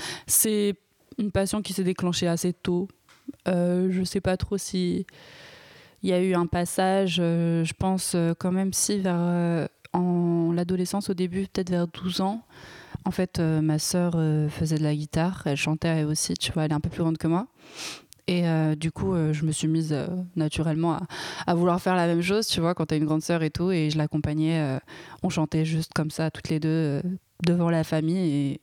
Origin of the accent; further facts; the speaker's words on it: Lyon, Auvergne-Rhône-Alpes, France; moved away as an adult; now in Paris, France; j'ai 28 ans, je viens de Lyon. J'ai grandi à Lyon jusqu'à 18 ans à peu près. Après, je suis venue à Paris pour faire du son